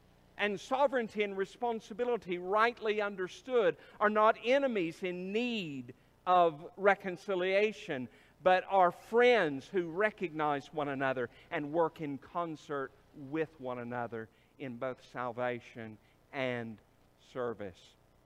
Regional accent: United States; born there; I was born in the United States.

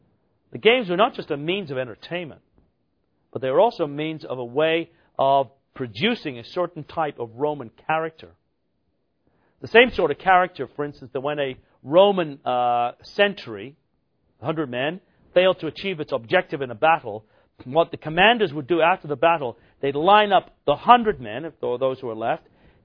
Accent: Canada; I'm a Canadian, basketball's not big in Canada.

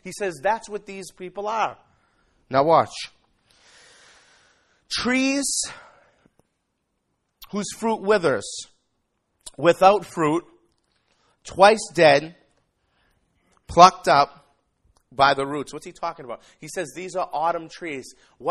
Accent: Revere, Massachusetts, United States; in Revere Beach where I'm from. I don't know what's going on over there. So, not that, you know, I'm from Revere, so I'm not knocking yourself.

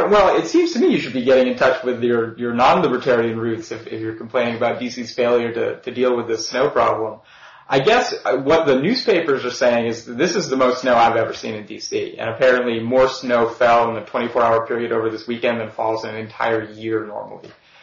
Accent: New Hampshire, United States; I'm from New Hampshire, so this is really nothing special.

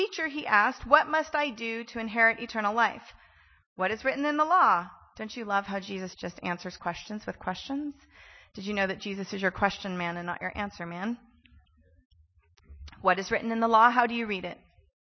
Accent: California, United States; Also, he's Californian. I'm Californian.

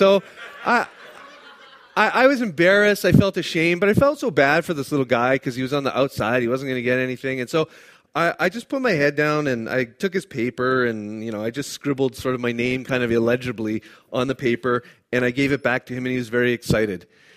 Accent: Ontario, Canada; I'm a Canadian citizen, and I don't live too far from Toronto

